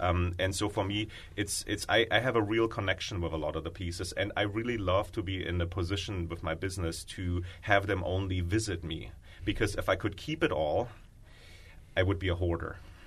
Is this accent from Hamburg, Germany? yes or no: no; East Berlin, Berlin, Germany; English is a second language; I grew up in East Berlin, in East Germany, behind the wall.